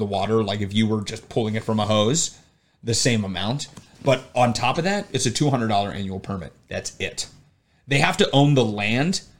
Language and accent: English; Arizona, United States; now in Chicago, United States; So me growing up in Arizona, that was one of the most popular bottled water brands in Arizona.